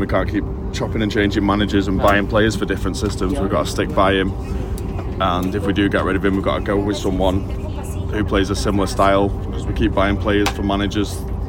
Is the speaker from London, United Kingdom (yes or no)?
no; Sale, North West England, United Kingdom; from Sale.